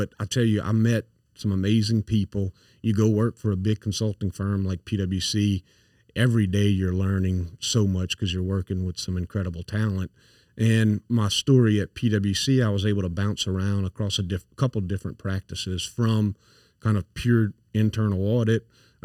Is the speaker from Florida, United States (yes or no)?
no; Louisiana, United States; accent: thick accent; I grew up in St. Landry Parish, so I've got a thick accent, especially if I drink a few more of these beers.